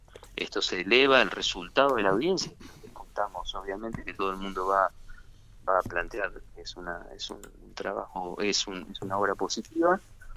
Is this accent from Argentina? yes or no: yes; Argentina